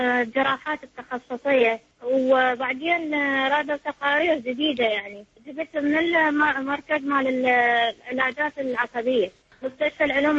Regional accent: Baghdad, Baghdad Governorate, Iraq; now in Riyadh, Saudi Arabia; أنا من بغداد.

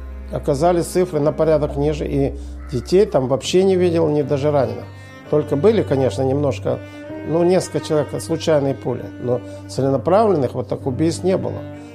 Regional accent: Tiraspol, Transnistria, Moldova; Я родом из Тирасполя. Там родился, прожил большую часть жизни и учился там.

